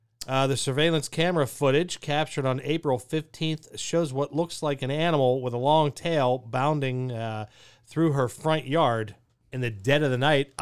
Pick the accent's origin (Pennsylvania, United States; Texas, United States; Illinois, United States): Pennsylvania, United States; Pittsburgh; Me growing up in Pittsburgh.